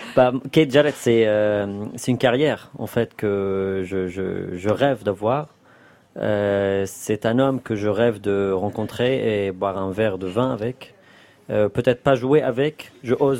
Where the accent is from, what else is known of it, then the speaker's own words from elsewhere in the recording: Palestine; C'est notre histoire. C'est de là où on vient. De où on vient, de la Palestine. On essaye aussi de porter la Palestine avec nous